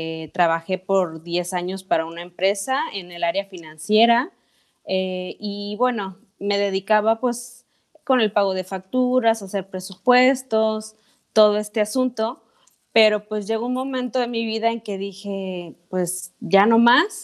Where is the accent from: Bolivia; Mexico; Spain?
Mexico; Veracruz; also born or lived in Oaxaca; Yo soy veracruzana, ahora sí que nacida en un estado donde la comida, pues bueno, es súper importante, pero también soy adoptada oaxaqueña.